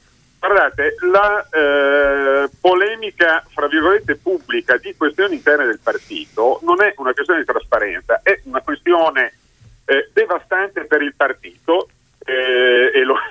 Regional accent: Modena, Emilia-Romagna, Italy; sono modenese come Stefano Vaccari

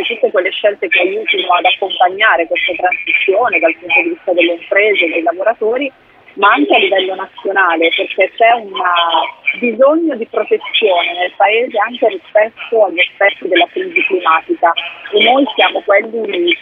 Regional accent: Lombardy, Italy; Io sono lombarda e vi posso garantire che c'è veramente uno spaesamento

